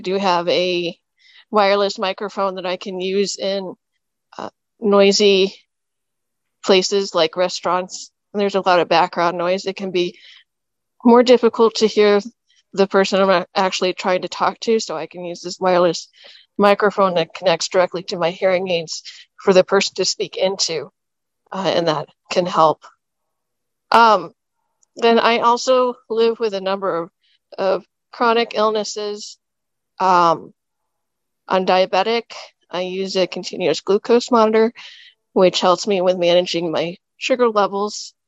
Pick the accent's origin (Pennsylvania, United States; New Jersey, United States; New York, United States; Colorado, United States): Colorado, United States; I am from Colorado, and I live with multiple disabilities. I am deafblind and also live with a number of chronic illnesses